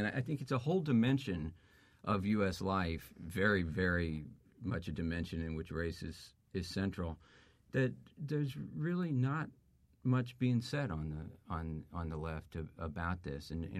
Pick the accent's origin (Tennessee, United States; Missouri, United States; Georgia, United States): Missouri, United States; St. Louis; I grew up in St. Louis, which invented, at least claims to have invented, talk radio at KMOX